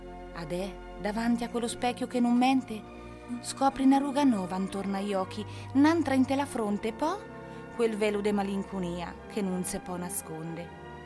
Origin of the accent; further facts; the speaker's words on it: Ancona, Marche, Italy; Siamo d'Ancona, noi.